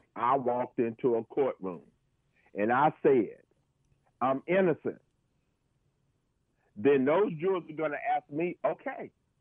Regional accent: the South, United States; I am an American citizen. I was born and raised, and my ancestors have been here for almost 400 years. Now, to go say that, I will say I am a brown American, which means I'm mixed with just about everything. I'm a Southern boy

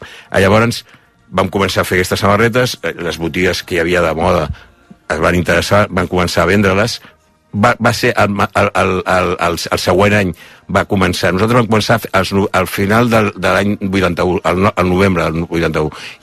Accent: Barcelona, Catalonia, Spain; els meus pares es van traslladar quan tenia 5 anys jo a Barcelona, mm-hmm. i pràcticament he crescut a Barcelona.

